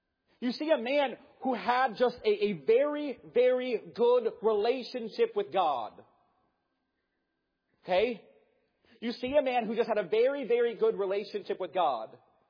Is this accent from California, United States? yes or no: no; Pennsylvania, United States; born there; I'm not from Ohio. But I was born in Pennsylvania. Then I went to college in Tennessee. Then I went back to Pennsylvania for a little while. And now I'm here.